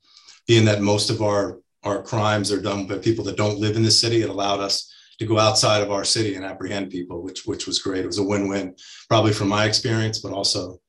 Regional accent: New York, United States; now in Florida, United States; moved to Florida in 2003. I grew up in New York. I had a single mom.

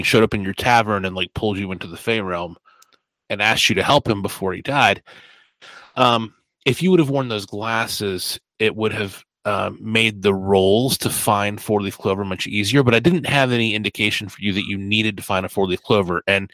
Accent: United States; Obviously, as an American, I've got no real point of view on the Troubles

